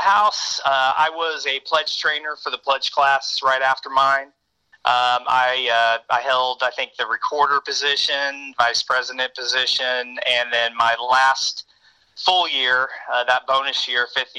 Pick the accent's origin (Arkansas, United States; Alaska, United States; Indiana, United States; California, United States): Indiana, United States; Indianapolis; I was born in Indianapolis. And I was born September 14th, 1969.